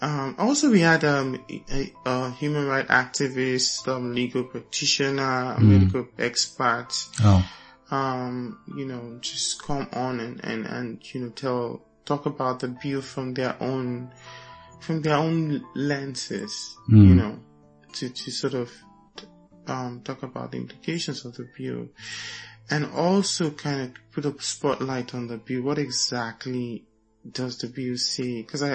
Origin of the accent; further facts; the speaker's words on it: Lagos, Nigeria; now in New York, United States; I'm a filmmaker. I'm originally from Nigeria, Lagos, Nigeria, to be precise. And I currently live in New York.